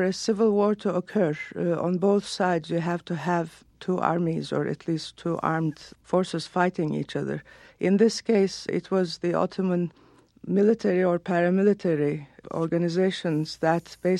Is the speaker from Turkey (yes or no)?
yes; Turkey; I was born and raised in Turkey and I got all my education there.